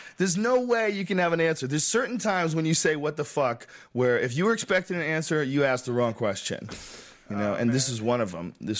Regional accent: Boston, Massachusetts, United States; I grew up in Boston. I've talked to friends that grew up in L.A.

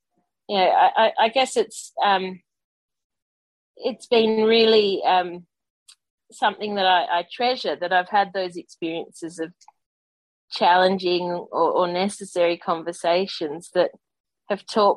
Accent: Australia; growing up in Australia, growing up in Australian sport

